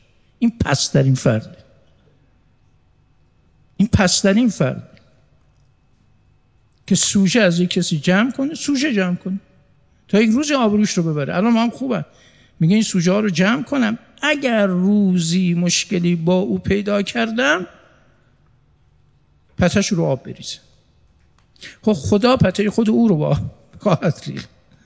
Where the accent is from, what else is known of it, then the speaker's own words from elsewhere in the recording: Mashhad, Razavi Khorasan, Iran; now in Tehran, Iran; تو همین بازار تهران از مشهد می آمدیم با پدرم، که پدرم منو گاهی با خودش می آورد برای خرید، که ایشون مثلا برای دکانش در مشهد خرید بکنه از بازار